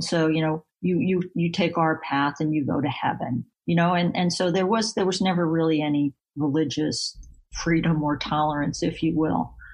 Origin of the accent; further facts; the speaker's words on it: East Coast, United States; born there; Well, you know, I was born on the East Coast.